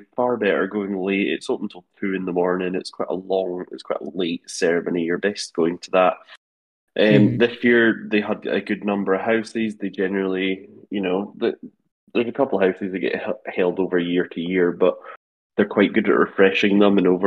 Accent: United Kingdom; because I'm like miserable, like a miserable British person? Or is it because... Or is it because like we're from Europe

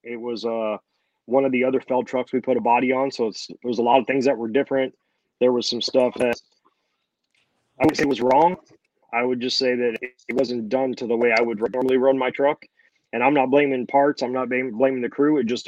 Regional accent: California, United States; everybody out there on the West Coast, because I'm from California.

